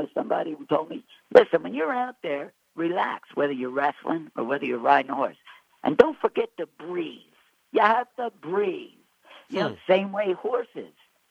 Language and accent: English; Mount Holly, New Jersey, United States; born there; 1951, I was born in Mount Holly Hospital, New Jersey.